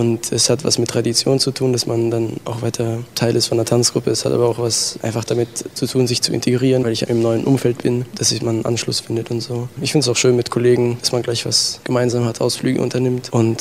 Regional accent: Germany; ich komme aus Deutschland, mache ein Austauschjahr hier.

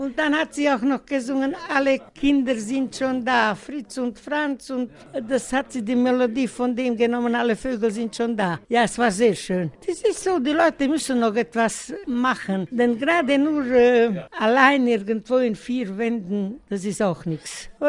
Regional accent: Mediaș, Sibiu County, Romania; Und sogar bei uns in Medesch hat man es in der Schule gemacht.

